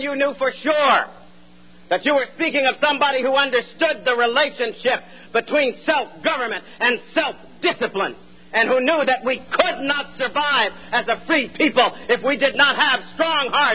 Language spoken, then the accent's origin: English; United States; I know for certain that I am an American.